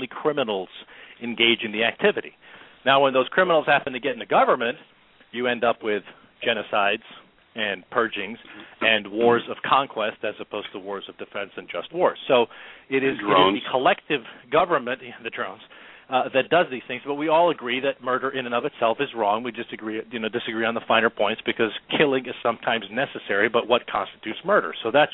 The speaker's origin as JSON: {"language": "English", "region": "Virginia", "country": "United States", "said": "I'm from the Commonwealth of Virginia. We are at heart moonshine runners here."}